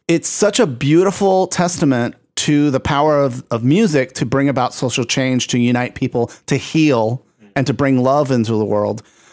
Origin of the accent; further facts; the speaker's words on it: Puerto Rico; And growing up in Puerto Rico, a lot of this music was just part of the background, right?